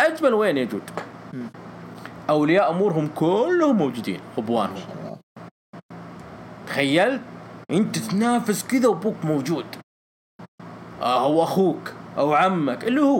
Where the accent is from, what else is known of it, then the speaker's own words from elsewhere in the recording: Unaizah, Al-Qassim, Saudi Arabia; وفي مدينة عنيزة مدينتي الغالية باريس نجد الفاحاء